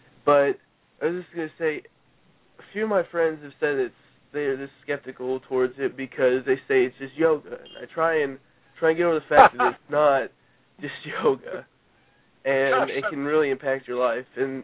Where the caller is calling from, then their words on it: London, Kentucky, United States; Hi, I'm calling from London, Kentucky.